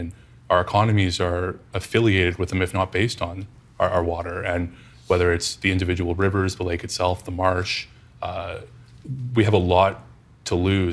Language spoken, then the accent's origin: English; Bradford West Gwillimbury, Ontario, Canada; Well, growing up in Bradford, West Gwillimbury, we're the carrot capital of Canada.